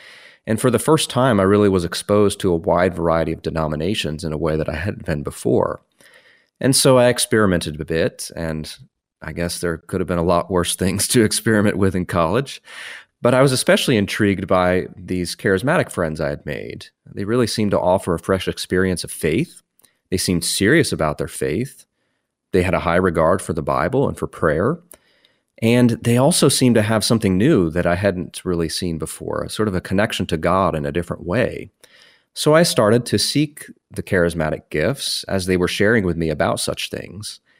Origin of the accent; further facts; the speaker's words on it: Northeast, United States; I grew up in the Northeast.